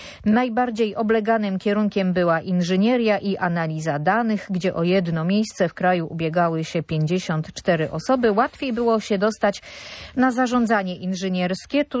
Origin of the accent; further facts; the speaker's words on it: Warsaw, Masovian Voivodeship, Poland; mieszkam u dziadków, tak, a jestem z Warszawy, to prawda.